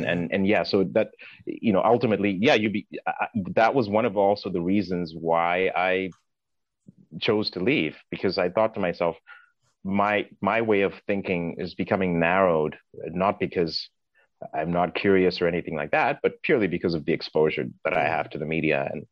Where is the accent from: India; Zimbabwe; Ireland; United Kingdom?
Zimbabwe; now in United States; Growing up in Zimbabwe, for example